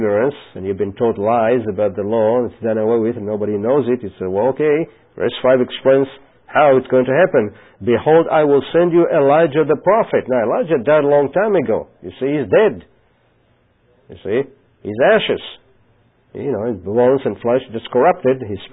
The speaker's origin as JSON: {"language": "English", "country": "Israel", "first_language": "Hebrew", "second_language": "English", "said": "Know those things because, you know, that's my native language."}